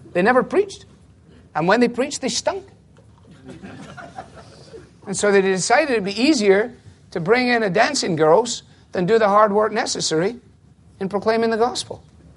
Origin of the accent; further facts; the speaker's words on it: Scotland, United Kingdom; I was brought up in Scotland in a highly dispensational context.